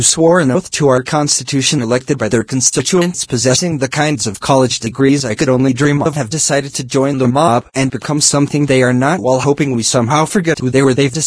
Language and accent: English; San Bernardino, California, United States; The apparent sufferance that he identified is precisely why I am back here in my hometown San Bernardino.